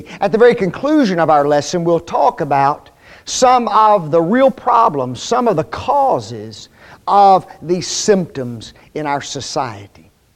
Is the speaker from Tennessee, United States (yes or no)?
yes; Memphis, Tennessee, United States; I was born in 1959, but I do remember growing up in Memphis, and I remember how things were